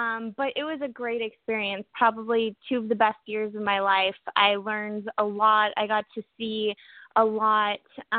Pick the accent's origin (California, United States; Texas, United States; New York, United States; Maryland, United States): California, United States; Redondo Beach; I grew up in North Redondo on the border of Manhattan and Redondo Beach, and I was a Costa kid. So I'm born and raised South Bay girl.